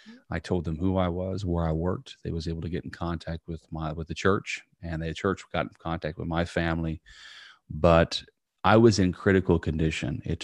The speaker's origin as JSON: {"language": "English", "town": "Princeton", "region": "Indiana", "country": "United States", "tie": "born or raised there", "said": "It was actually Vincennes, Indiana, which is maybe a 30-minute drive from my hometown, Princeton, Indiana."}